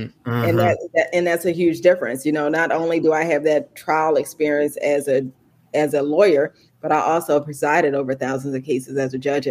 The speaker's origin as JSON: {"language": "English", "town": "Philadelphia", "region": "Pennsylvania", "country": "United States", "said": "so my mother, you know, we're from West Philly, and then her partner was real Italian from South Philly"}